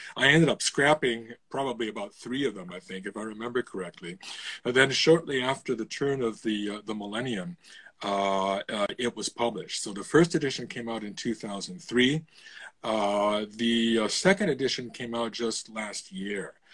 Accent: Illinois, United States; born there; I'm American by birth. I was born just outside of Chicago, and I grew up in a very politically minded household.

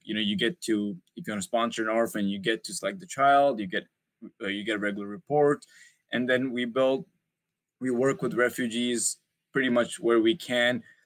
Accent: Abu Dhabi, United Arab Emirates; moved away as an adult; also born or lived in Canada; now in United States; I was born and raised in Abu Dhabi, and I'm from India back home, but I was born and raised in Abu Dhabi. And then when I moved to Canada in 2012 for my higher education, in 2015, me and my family moved to the U.S.

